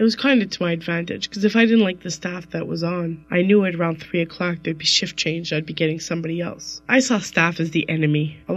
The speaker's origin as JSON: {"language": "English", "town": "Montreal", "region": "Quebec", "country": "Canada", "tie": "born or raised there", "said": "growing up in Montreal, Quebec with the Bachelor Youth and Family Services."}